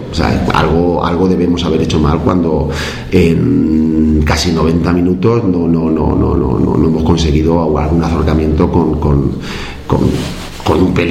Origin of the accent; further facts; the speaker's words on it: Pozuelo, Castilla-La Mancha, Spain; yo soy manchego, soy de Ciudad Real, de Pozuelo, un pueblo